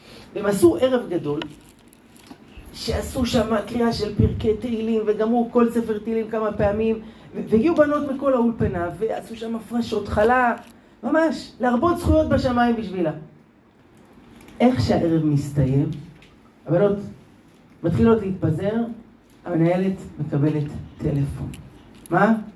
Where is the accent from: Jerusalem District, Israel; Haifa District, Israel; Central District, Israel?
Jerusalem District, Israel; Jerusalem; אני גדלתי בירושלים, בשכונה דתית. אצלנו כולם שומרים שבת.